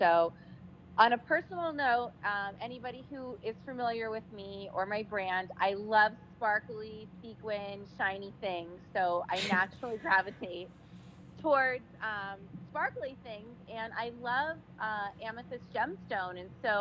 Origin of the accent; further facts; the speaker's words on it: San Diego, California, United States; also born or lived in Nantucket / Martha's Vineyard; now in Boston, United States; I'm originally from the West Coast, San Diego, and I've now officially become a Bostonian.